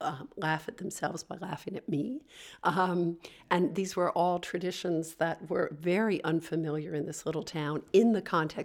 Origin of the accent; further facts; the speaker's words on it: United States; And I was a woman, and I was American.